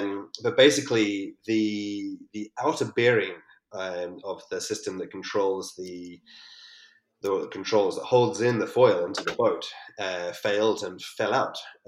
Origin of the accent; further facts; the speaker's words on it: New Zealand; I think lots of people back in New Zealand, my hometown, will be a little bit grumpy with you for saying that, but... Let's say one of the hometowns.